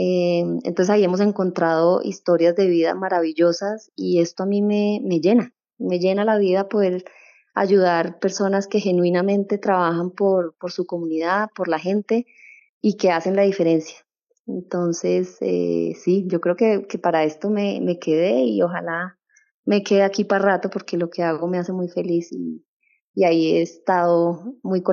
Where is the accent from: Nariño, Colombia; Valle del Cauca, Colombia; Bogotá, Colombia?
Bogotá, Colombia; O sea, los tres somos bogotanos